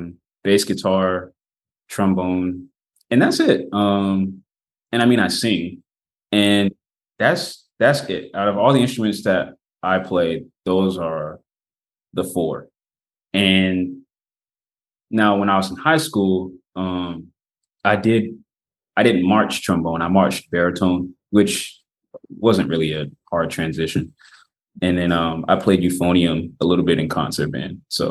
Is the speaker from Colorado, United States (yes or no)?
no; Florence, South Carolina, United States; now in Charleston, United States; Like I'm from Florence, South Carolina, but I stay in the Charleston area.